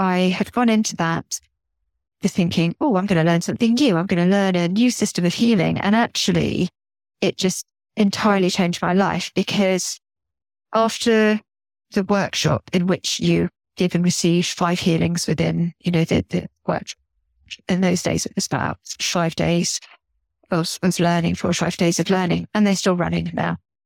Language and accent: English; Jersey; And growing up in Jersey, you're a bit sort of cushioned from the world, to be honest, because it's such a, I mean, this beautiful island